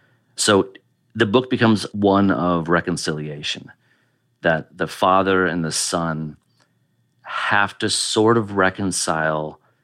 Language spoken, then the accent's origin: English; Iowa, United States; Well, I grew up in Iowa, so...